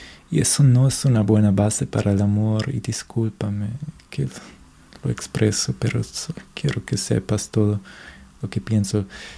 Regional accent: Germany; Spanish is a second language; porque yo como alemán siempre no lo puedo negar que me siento superior

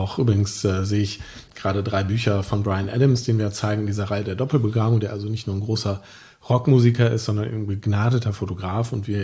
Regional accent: Moers, North Rhine-Westphalia, Germany; ich komme vom Niederrhein, aus Moers, aber das Ruhrgebiet ist nicht weit.

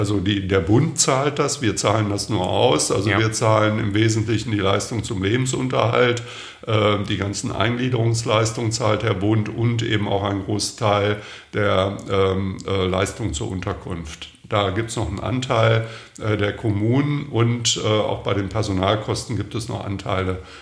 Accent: Lower Saxony, Germany; Ich stamme ursprünglich aus Niedersachsen

